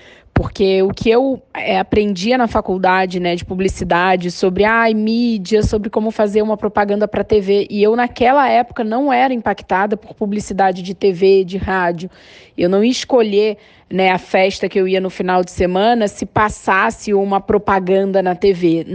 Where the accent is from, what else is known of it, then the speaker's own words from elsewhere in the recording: Nova Iguaçu, Rio de Janeiro, Brazil; also born or lived in Belford Roxo / Niterói; eu sou nascida em Belford Roxo, Baixada Fluminense, do estado do Rio de Janeiro. Fui criada em Nova Iguaçu, né, até os 14 anos, quando a minha família se mudou para Niterói. Eu venho de família normal, classe média